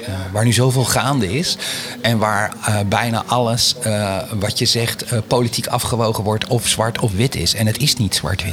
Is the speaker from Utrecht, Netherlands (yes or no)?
yes; Woerden, Utrecht, Netherlands; ik ben geboren in Woerden en ik ben getogen in Woerden. Mijn vader kwam uit Roosendaal. Dus ik ben wel half Brabants.